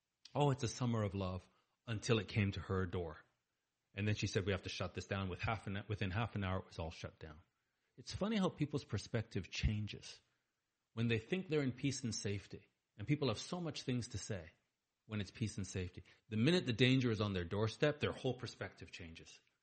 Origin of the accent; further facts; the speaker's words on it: Canada; I'm Canadian. I'm British Canadian.